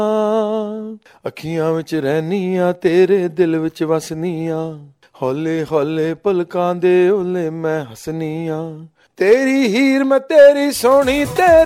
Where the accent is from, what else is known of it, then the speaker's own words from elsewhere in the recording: Lahore, Punjab, Pakistan; ਲਾਹੌਰ ਦਾ ਹੀ ਹਾਂ ਮੈਂ, ਪ੍ਰੋਪਰ ਲਾਹੌਰ ਸ਼ਹਿਰ ਦਾ ਵਾਸੀ ਹਾਂ। ਮੇਰੇ ਵਾਲਿਦ ਸਾਹਿਬ ਦੀ ਜਿਹੜੀ ਫੈਮਿਲੀ ਹੈ, ਮੇਰੇ ਦਾਦਾ ਪੜਦਾਦਾ, ਜਿੱਥੋਂ ਤੱਕ ਅਸੀਂ ਜਾਂਦੇ ਹਾਂ ਤਾਂ ਸਾਰੇ ਲਾਹੌਰ ਦੇ ਸਨ। ਇਸ ਵਾਸਤੇ ਅਸੀਂ ਤਾਂ ਇਸ ਮਾਮਲੇ 'ਚ ਤਾਂ ਪੱਕੇ ਲਾਹੌਰੀ ਹੈਗੇ ਹਾਂ।